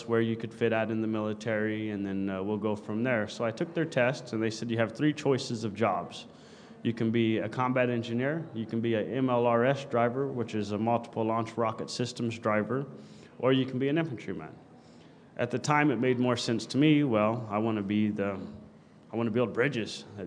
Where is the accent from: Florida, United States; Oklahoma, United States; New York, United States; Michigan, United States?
Oklahoma, United States; Guthrie; I was born and raised in Oklahoma, a little town called Guthrie. It was quite economically depressed, no work.